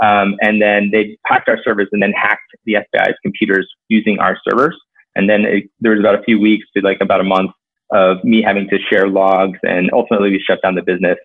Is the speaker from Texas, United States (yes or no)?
no; Connecticut, United States; So I grew up in Connecticut.